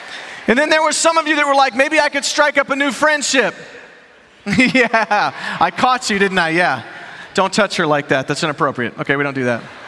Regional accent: Chicago, Illinois, United States; I grew up in Chicago. My dad was a Baptist preacher.

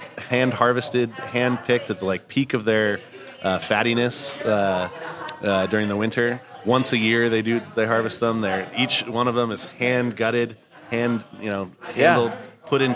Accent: Utah, United States; I grew up not eating seafood. I'm from Utah. That was not my thing growing up.

